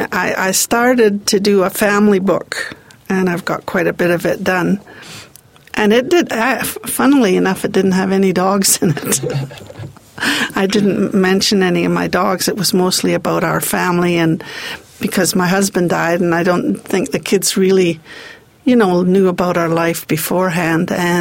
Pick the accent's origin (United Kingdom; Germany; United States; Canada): Canada; Banff, Alberta; I'm from Banff, and everybody knows my kids, so they know